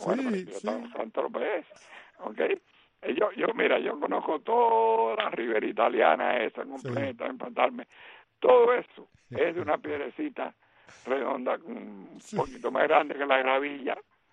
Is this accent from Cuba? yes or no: yes; Cuba; moved away; soy más cubano que antes de nacer.